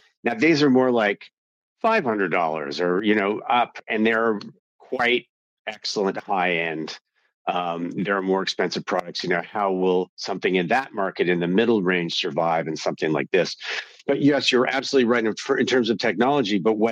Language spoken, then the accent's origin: English; Canada; And you can't anticipate, like as a Canadian, don't count on it, right?